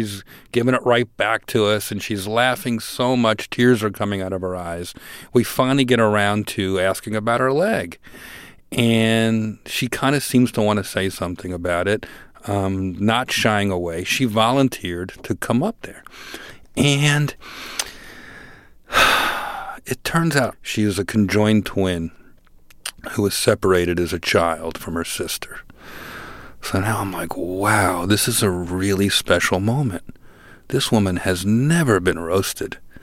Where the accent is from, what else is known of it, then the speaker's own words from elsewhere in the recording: Newark, New Jersey, United States; I grew up in New Jersey, in Newark, New Jersey, and I was kind of a scrawny kid, and my dad owned a catering hall.